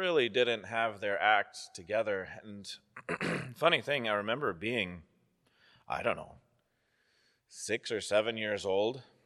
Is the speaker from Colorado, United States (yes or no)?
yes; Colorado, United States; There was a family that came to our church growing up in Colorado